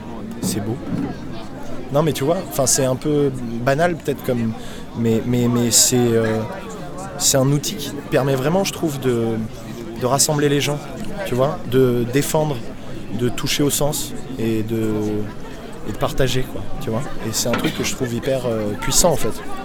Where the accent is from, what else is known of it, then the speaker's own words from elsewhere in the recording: Saint-Pardoux, Nouvelle-Aquitaine, France; J'ai grandi à Saint-Pardoux, à côté de Bessines, un petit village.